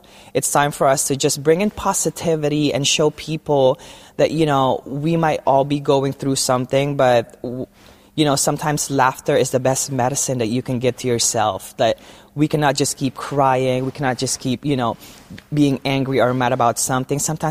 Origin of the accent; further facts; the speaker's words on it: Philippines; As Filipino, we have to break our our tradition and the cycle that we grew up in the Philippines or in our culture.